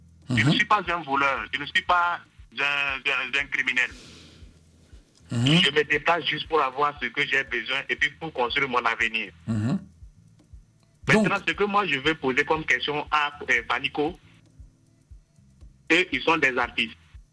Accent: Togo; now in Mali; puisque moi je suis un Togolais.

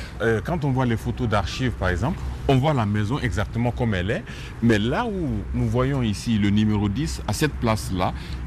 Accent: Guinea; born there; moved away; Moi, je me définis comme un enfant de la décolonisation. Je suis né en Guinée et mon pays a accédé à l'indépendance en 1958.

